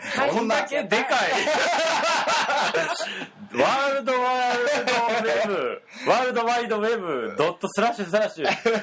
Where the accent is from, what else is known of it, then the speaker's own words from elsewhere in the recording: Kansai, Japan; 僕らは関西人なんで、